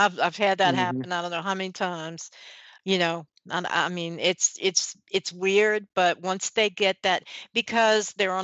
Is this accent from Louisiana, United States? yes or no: yes; New Orleans, Louisiana, United States; Yeah, I'm in New Orleans. I know, I'm from New Orleans